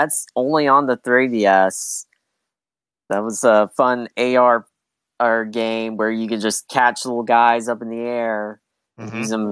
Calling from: Texas, United States; I'm calling from Texas.

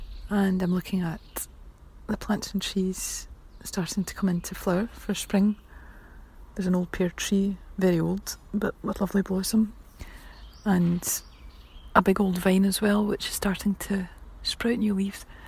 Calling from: Marseille, Provence-Alpes-Côte d'Azur, France; Hello, I'm speaking from Marseille in the south of France. I'm sitting in our garden.

